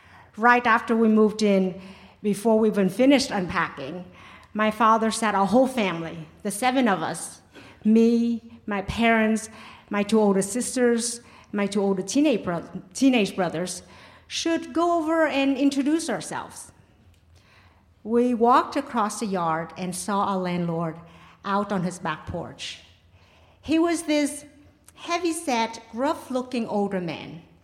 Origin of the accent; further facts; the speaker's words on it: Vietnam; now in United States; Growing up in Vietnam, I didn't even know what a lawn was. I thought of grass only as weeds. In Vietnamese, grass and weeds are called the same thing.